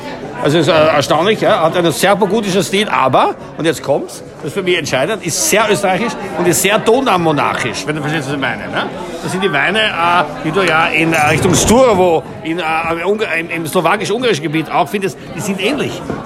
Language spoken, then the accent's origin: German; Italy; Presidio, das scheint mir nicht logisch als Italiener.